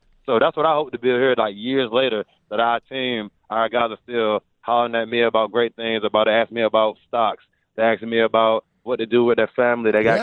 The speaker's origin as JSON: {"language": "English", "town": "New Bern", "region": "North Carolina", "country": "United States", "said": "I'm from New Bern, North Carolina, so on the coast, not too far away."}